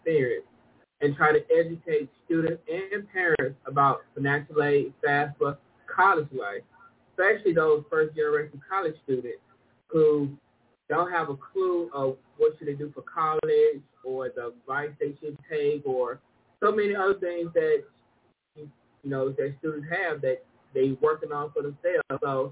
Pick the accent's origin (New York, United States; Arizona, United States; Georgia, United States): Georgia, United States; Harlem; It's named after the neighborhood I grew up in Harlem, Georgia. And yes, it is in Harlem, Georgia. You know, right next to Augusta